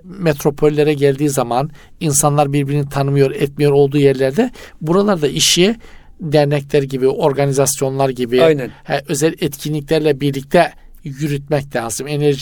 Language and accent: Turkish; Trabzon, Turkey; also born or lived in Rize; Trabzonluyum ama Rize'de Çayır ilçesinde oturuyorduk.